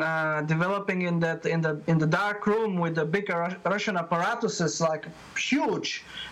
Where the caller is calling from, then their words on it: Perth, Western Australia, Australia; Yeah, I'm calling from Perth, Western Australia.